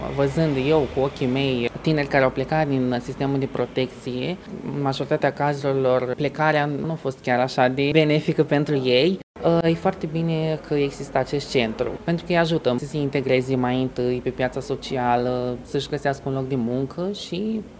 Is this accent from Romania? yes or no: yes; Dorohoi, Botoșani County, Romania; sunt din Dorohoi.